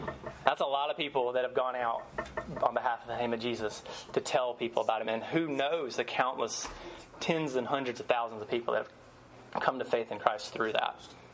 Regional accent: Savannah, Georgia, United States; now in San Francisco, United States; I'm not from originally from San Francisco. I'm from Savannah. And my wife Natalie and I, we came out here with the thought of going to seminary and then being sent overseas.

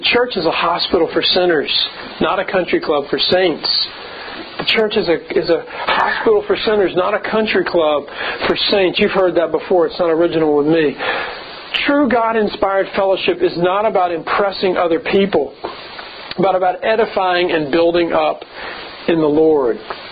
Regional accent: Lynchburg, Virginia, United States; There were two country clubs in my hometown in Lynchburg, Virginia.

